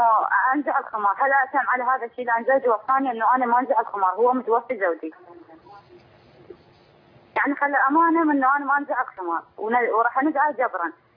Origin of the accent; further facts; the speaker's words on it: Iraq; احنا مهاجرين من العراق من محافظة لمحافظة